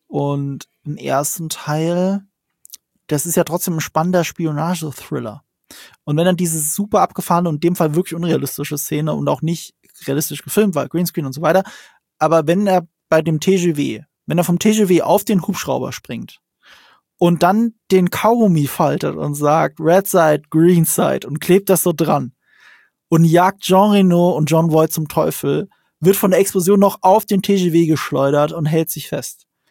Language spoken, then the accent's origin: German; Rhineland-Palatinate, Germany; Ich komme aus der Gegend.